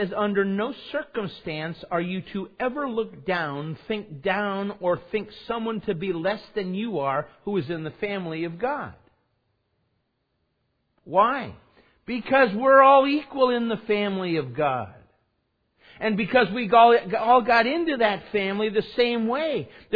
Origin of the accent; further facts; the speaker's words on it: United States; When we went to the Ukraine, they could be upset with us because we're Americans.